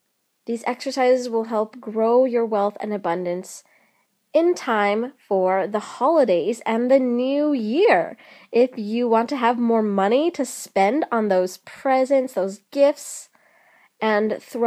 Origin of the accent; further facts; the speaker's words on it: Seattle, Washington, United States; I am going to the Great Emerald City, my hometown of Seattle